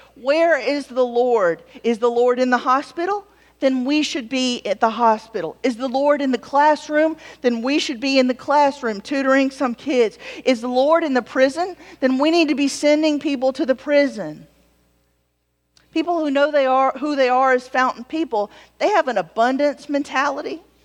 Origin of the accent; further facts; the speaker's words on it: the South, United States; I'm a simple person. I'm from the South. We have buckets, you know?